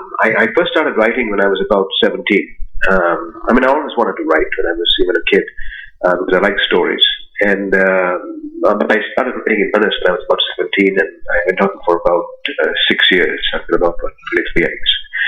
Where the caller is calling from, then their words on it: Cobourg, Ontario, Canada; Coburg, Ontario. It's a nice little beach town on the about an hour out of Toronto.